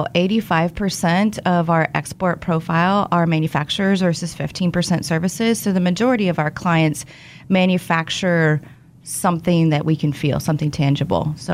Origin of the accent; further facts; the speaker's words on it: Wichita, Kansas, United States; I'm from Wichita.